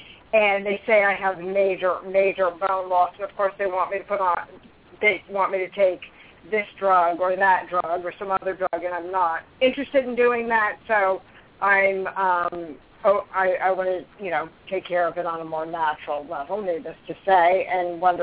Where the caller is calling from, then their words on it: Vermont, United States; I'm calling from Vermont, and good evening, everybody